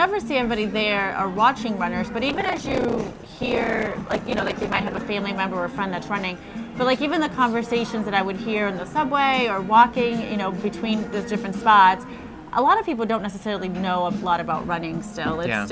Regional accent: Massachusetts, United States; I grew up in Massachusetts, so, you know, Mass holds for Boston and all of that.

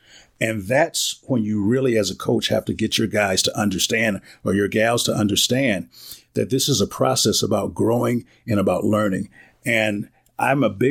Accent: Wisconsin, United States; And I told him I was from Wisconsin and blah, blah, blah.

